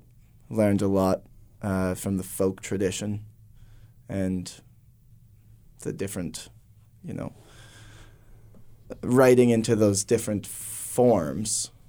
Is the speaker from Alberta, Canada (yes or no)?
no; Saskatchewan, Canada; Growing up in Saskatchewan sets you up for having to drive lots